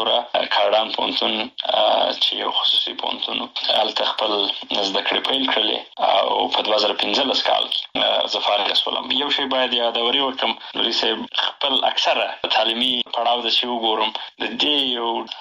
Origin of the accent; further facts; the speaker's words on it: Helmand, Afghanistan; also born or lived in Bagram / Pakistan / Kandahar / Nangarhar; د هغې نه وروسته بیا بېرته راغلي یو په هلمند کې. نو خاپوړي مې په هلمند کې کړي دي.